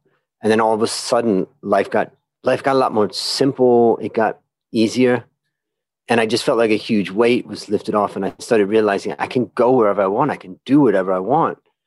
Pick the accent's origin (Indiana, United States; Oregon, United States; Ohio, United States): Ohio, United States; now in Bangkok, Thailand; But if I go back in time, I grew up in Ohio in America.